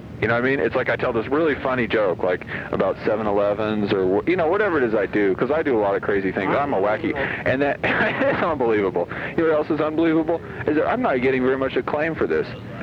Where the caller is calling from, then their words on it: Toronto, Ontario, Canada; Hey, we're calling from Toronto tonight.